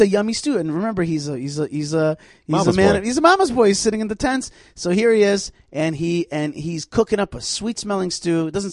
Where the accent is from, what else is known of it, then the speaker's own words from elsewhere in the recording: Israel; I'm like, I'm from Israel.